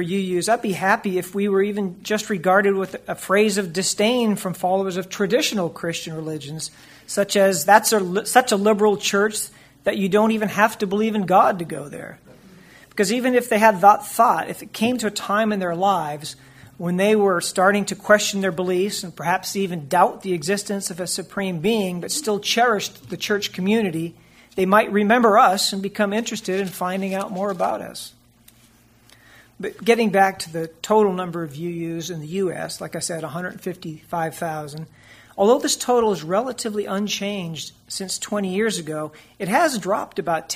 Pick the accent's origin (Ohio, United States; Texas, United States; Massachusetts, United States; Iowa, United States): Massachusetts, United States; I was raised a Catholic in Massachusetts